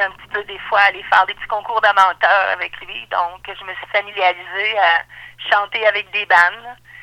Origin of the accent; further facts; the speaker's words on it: Gatineau, Quebec, Canada; je viens de Hall. Anciennement, on appelait ça Hall. Maintenant, c'est Gatineau. Je suis née d'une famille de musiciens.